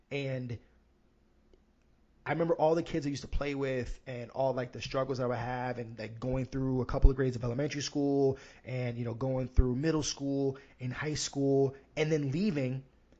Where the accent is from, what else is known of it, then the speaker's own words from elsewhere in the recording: Yonkers, New York, United States; also born or lived in Miami, Florida; I was born in Miami. And then I say that I was raised in New York because I moved from Miami when I was like 9 or 10 years old. So like those formative years and such a big shift in culture going from Miami, Florida to Yonkers, New York.